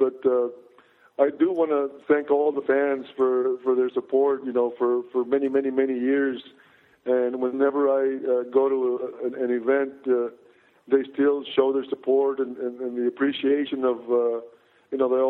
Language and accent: English; Texas, United States; But, I came from Texas. I like the seasons